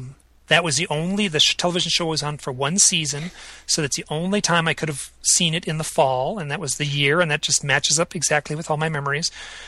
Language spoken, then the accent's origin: English; Southfield, Michigan, United States; Nope, no, I was in what's called Southfield, which is a town just bordering Detroit.